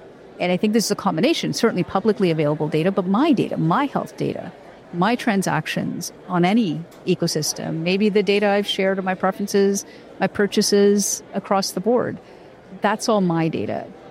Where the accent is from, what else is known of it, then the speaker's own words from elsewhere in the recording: Canada; As just as a Canadian, as a citizen, I'm not.